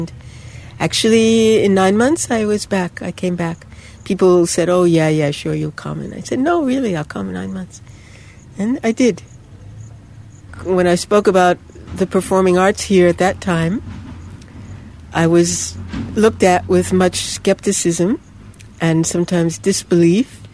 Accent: United States; I'm from the States, and I'm working in theater, and I'm traveling around India.

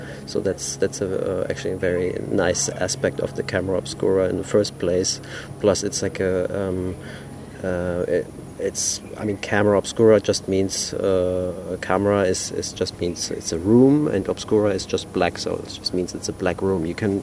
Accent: Berlin, Germany; I'm from Berlin, and normally I work in different visual contexts.

